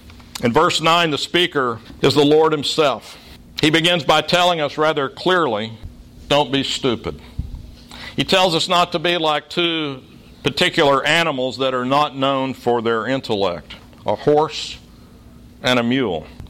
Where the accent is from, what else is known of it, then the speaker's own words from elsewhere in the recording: Oklahoma, United States; Since I grew up in Oklahoma, I attended that great university in Norman, the Mecca of the American homeland.